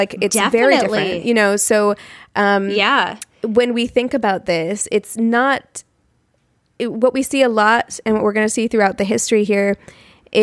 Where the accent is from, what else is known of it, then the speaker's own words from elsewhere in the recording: Los Angeles, California, United States; I'm just talking because we're from Los Angeles